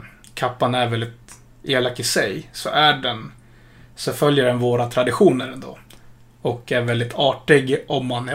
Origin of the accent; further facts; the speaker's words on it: Philippines; Det är där jag är ifrån.